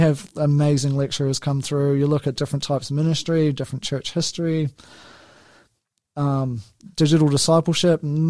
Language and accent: English; New Zealand; I'm from New Zealand.